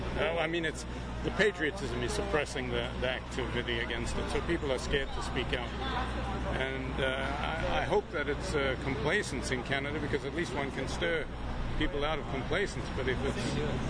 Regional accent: South Africa; I'm originally from South Africa

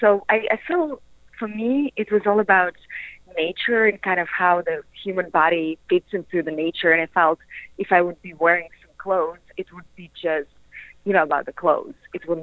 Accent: Russia; I grew up in Russia, and, you know, I always wanted to take the most out of life

